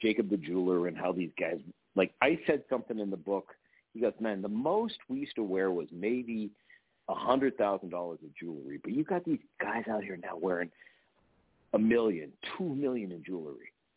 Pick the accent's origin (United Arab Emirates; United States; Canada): Canada; as a guy that was born and raised in Canada